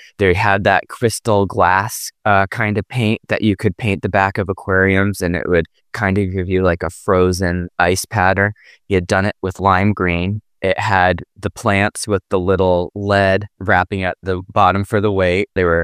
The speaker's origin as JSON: {"language": "English", "town": "Rockport", "region": "Maine", "country": "United States", "tie": "born or raised there", "said": "Yeah. Rural Maine, mid-coast. So we grew up in Rockport. It's part of a five-town, like, traditional New England village."}